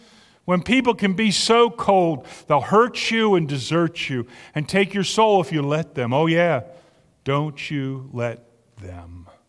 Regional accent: Pitman, New Jersey, United States; Yesterday, some people gathered in my hometown of Pittman, New Jersey, and they celebrated the 50th reunion of the class of 1975.

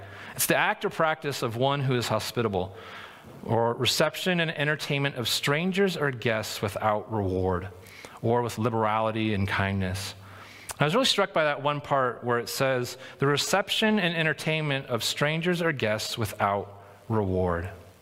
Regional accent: United States; do I believe this because I was raised in America and that's influencing me

